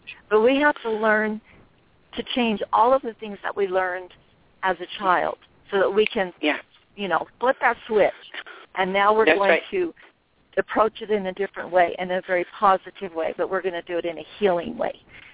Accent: Mexico; And I was from Mexico. I grew up in Mexico

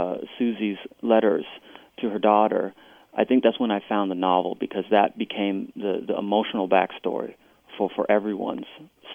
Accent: United States; I think I view myself as very American. And in many ways, I'm an outsider to Vietnamese culture as well, to Vietnam.

